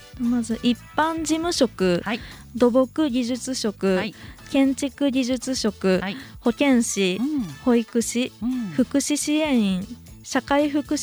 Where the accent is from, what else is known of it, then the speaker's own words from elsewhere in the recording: Kani, Gifu, Japan; 私も蟹市出身なので、地元にやっぱり一番近い場所だと思いますので